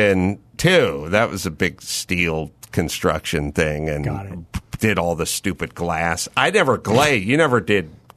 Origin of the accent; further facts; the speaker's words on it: North Hollywood, California, United States; back in the day when I grew up in North Hollywood, this place called Mighty Muffler and another place called Magic Muffler.